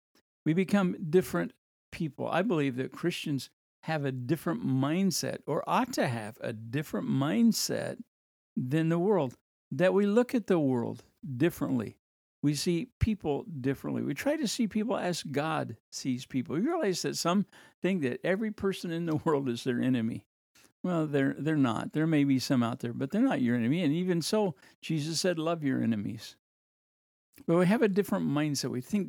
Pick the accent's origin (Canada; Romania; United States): United States; Kansas; I grew up in Kansas, and I'd love to hear from somebody in Kansas.